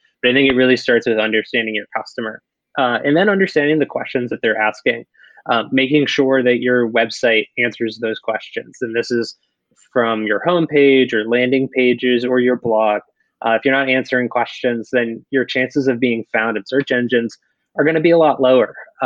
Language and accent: English; Massachusetts, United States; So I'm from Massachusetts, went to Holy Cross in Worcester